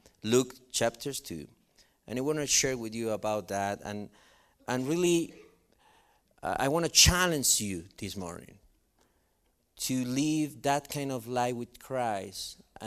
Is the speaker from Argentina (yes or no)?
yes; Argentina; moved away as an adult; now in United States; And when we came from Argentina to this country to be missionaries here, you know, I received the Lord through a missionary who Foursquare sent to Argentina.